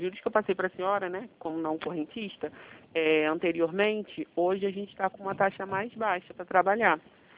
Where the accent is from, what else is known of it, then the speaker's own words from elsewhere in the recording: Rio de Janeiro, Brazil; sou do Rio.